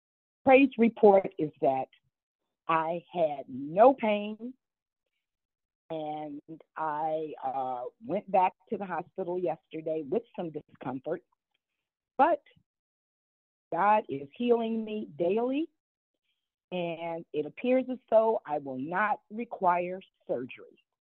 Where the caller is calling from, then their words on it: Miami Beach, Florida, United States; I'm calling from Miami Beach, Florida.